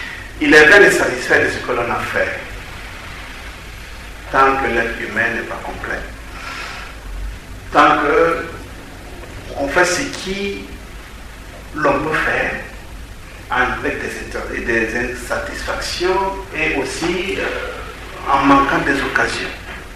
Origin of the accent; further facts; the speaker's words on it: Geneva, Switzerland; on a grandi à Genève, on a fait ce que l'adulte fait dans une ville.